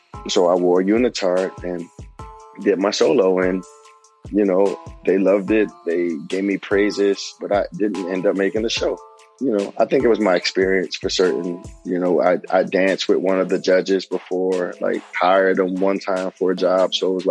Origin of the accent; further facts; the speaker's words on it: Philadelphia, Pennsylvania, United States; I was a faggot. I was a sissy. I was a punk.